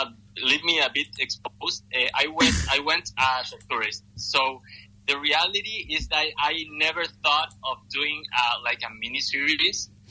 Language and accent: English; Argentina; English is a second language; I'm from Argentina. I'm 31 years old and I've studied marketing.